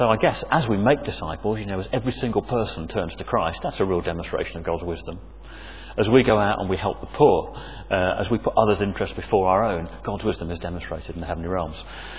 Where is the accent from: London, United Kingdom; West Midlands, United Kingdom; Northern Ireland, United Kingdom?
West Midlands, United Kingdom; Birmingham; I'm actually from Birmingham, but my parents are both Welsh speaking. I've got a lot of Welsh family.